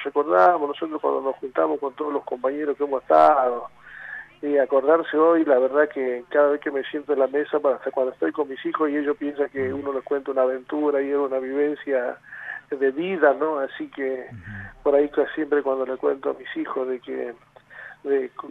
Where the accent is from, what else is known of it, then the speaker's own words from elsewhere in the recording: Argentina; somos argentinos